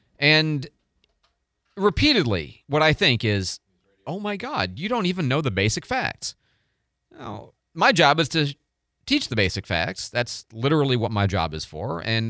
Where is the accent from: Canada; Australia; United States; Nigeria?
United States; Detroit, Michigan; I grew up in Detroit reading the Free Press.